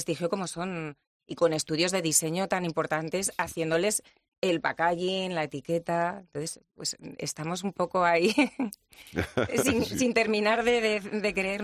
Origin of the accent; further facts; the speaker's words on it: Zaragoza, Aragon, Spain; además somos de Zaragoza los tres, la bota ahí es muy, muy típica en todas las fiestas populares